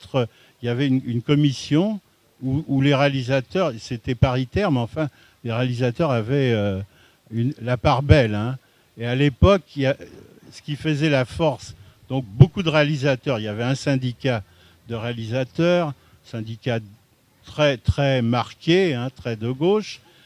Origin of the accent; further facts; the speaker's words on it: Paris, Île-de-France, France; born there; je suis né à Paris. J'ai eu la chance d'aller au lycée, mais je connaissais peu mon pays.